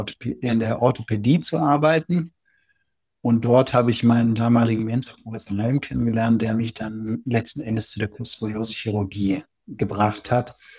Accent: Munich, Bavaria, Germany; Und bin jetzt sozusagen zurück in meine Heimat in München

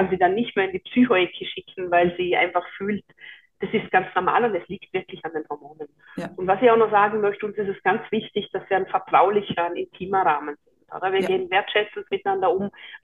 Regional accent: Vorarlberg, Austria; ich komme ja aus Vorarlberg

